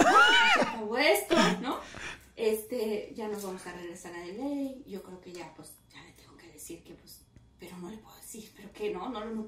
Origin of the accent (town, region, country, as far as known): Mexico